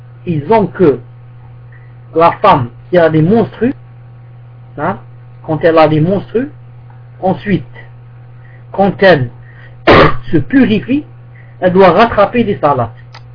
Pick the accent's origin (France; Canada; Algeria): Algeria; même chez nous, en Algérie ici, du côté du sud